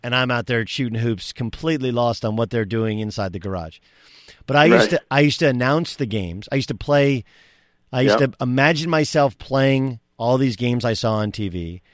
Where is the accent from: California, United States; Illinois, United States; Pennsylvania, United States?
California, United States; Orange; So I grew up in Orange. We moved to Orange, California in 81.